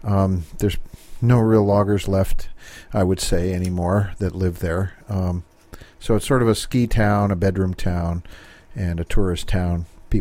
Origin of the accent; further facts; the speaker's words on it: Connecticut, United States; now in Greenwater, United States; Well, I'm from Connecticut originally, but I moved to Washington back in 1976.